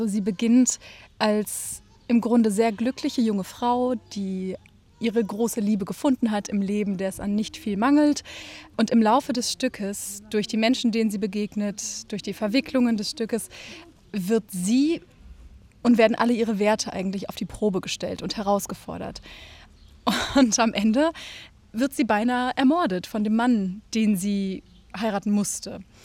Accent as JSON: {"language": "German", "town": "Mainz", "region": "Rhineland-Palatinate", "country": "Germany", "moved": "as an adult", "lives_now": "Berlin, Germany", "said": "Ich komme aus Mainz ursprünglich, bin zum Studium nach Berlin gegangen, habe dort Bachelor und Master studiert"}